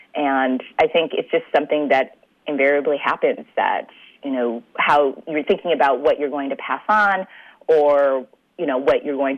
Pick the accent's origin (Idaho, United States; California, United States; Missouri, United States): California, United States; the American-born daughter of Chinese immigrants growing up in the Bay Area.